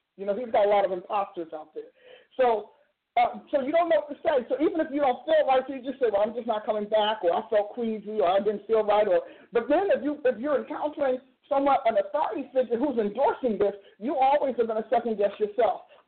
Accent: New Jersey, United States; also born or lived in Kansas; New Jersey, my home state, yay for New Jersey

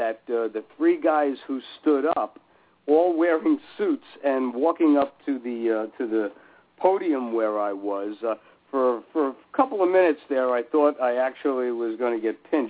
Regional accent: Union City, New Jersey, United States; there was a page called I Grew Up in Union City, and I grew up in Union City, New Jersey.

